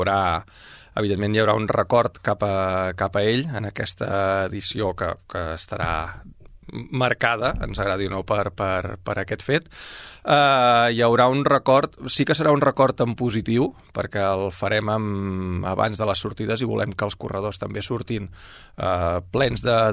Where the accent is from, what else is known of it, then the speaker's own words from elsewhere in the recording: Sabadell, Catalonia, Spain; els que som ciutadans de Sabadell